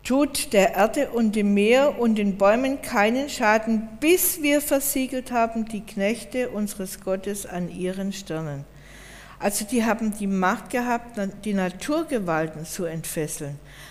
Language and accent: German; Southern Germany, Germany; ich bin mehr eine Landratte, ja, ich komme aus Süddeutschland, ich liebe mehr die Berge und fühle mich da geschützt